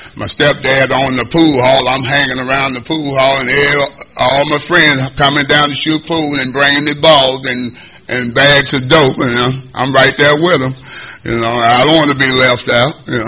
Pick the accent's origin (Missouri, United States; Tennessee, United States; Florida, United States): Missouri, United States; Steele; now in San Diego, United States; Really, I'm from Steele, Missouri, but you could say I'm from San Diego because I've been here since January the 7th, 1977. Anyway, how it began for me, I was born and raised in Missouri, and I was brought up by my grandfather.